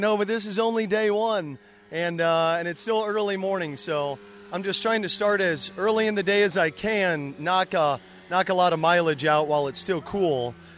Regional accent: Iowa, United States; Just always heard about it growing up in Iowa and near Raymond.

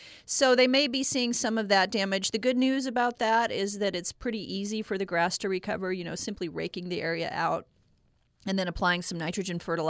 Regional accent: Texas, United States; I grew up in Texas, so Texas A&M would be the equivalent

